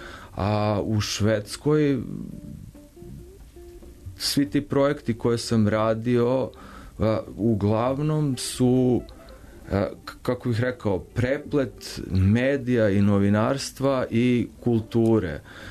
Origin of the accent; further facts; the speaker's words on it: Serbia; zato što dolazim sa Balkana, zato što dolazim iz Srbije koja ima lošu reputaciju